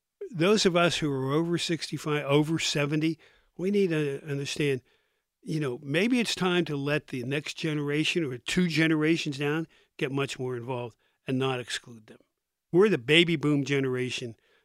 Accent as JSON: {"language": "English", "town": "Philadelphia", "region": "Pennsylvania", "country": "United States", "tie": "born there", "lives_now": "Pittsburgh, United States", "said": "We moved to Pittsburgh in 55, but I lived in other parts of the state before that. I was born in Philadelphia."}